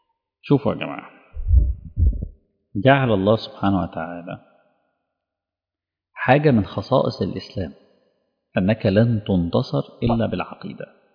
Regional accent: Egypt

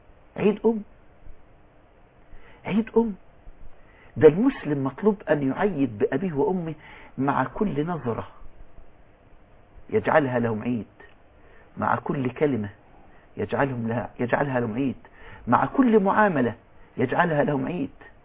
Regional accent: Upper Egypt, Egypt; عندنا في الصعيد

